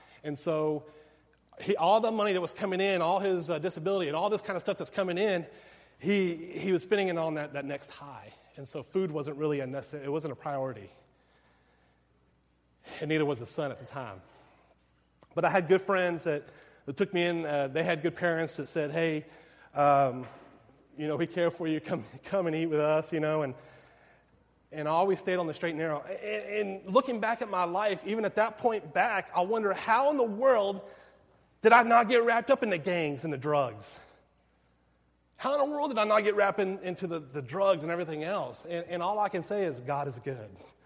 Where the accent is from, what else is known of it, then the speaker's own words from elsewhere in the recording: Whitney, Texas, United States; So I grew up in Whitney. I finished up my high school years in Whitney.